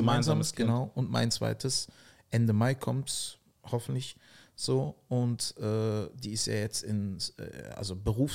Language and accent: German; Berlin, Germany; Und ich bin halt in der zweiten Generation geboren, aber hier geboren, aufgewachsen. Und meine Eltern, also wir sind halt im Wedding groß geworden, wir haben zu fünft in 59 Quadratmetern gewohnt.